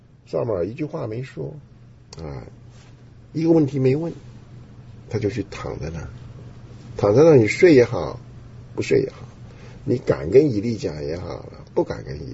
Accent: China; 我们中国人就会这样子的，冒失开口，很多的开口真的是不造就人，也不应该。

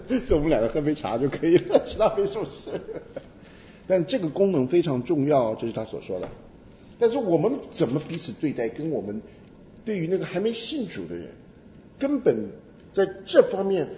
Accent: Taiwan; 我们都在眷村长大，所以你什么口音我都听得懂

